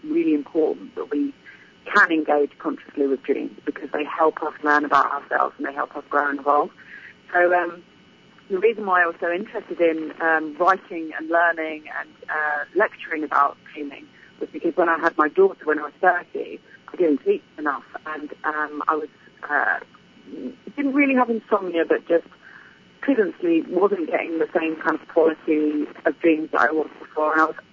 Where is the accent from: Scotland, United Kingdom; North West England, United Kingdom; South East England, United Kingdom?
South East England, United Kingdom; Hastings; I host a lecture series in my hometown of Hastings